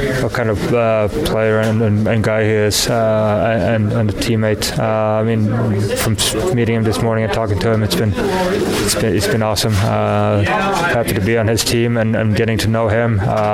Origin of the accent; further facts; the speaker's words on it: Boden, Norrbotten County, Sweden; English is a second language; forward from Sweden, and my hometown is Boden.